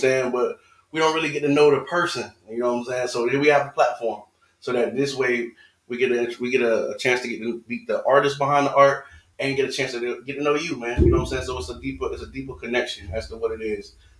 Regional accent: Florida, United States; now in Texas, United States; I'm originally from Florida. I know I stay in Texas.

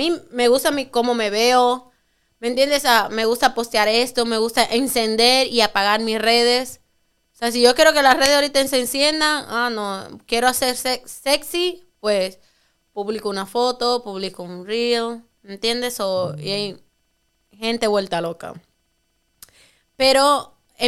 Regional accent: Dominican Republic; moved away as an adult; now in United States; No americana, ya europea, dominicana y casada, ya con mi green card.

